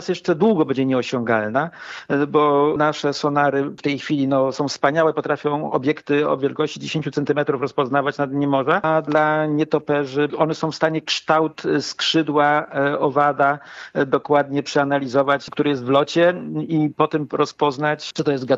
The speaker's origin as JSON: {"language": "Polish", "town": "Poznań", "region": "Greater Poland Voivodeship", "country": "Poland", "said": "Ja jestem z Poznania."}